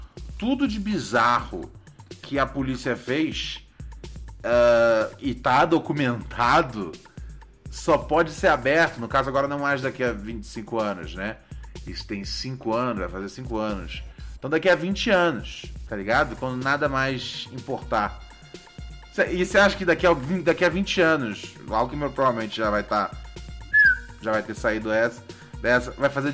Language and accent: Portuguese; Brazil; como morador de São Paulo e como brasileiro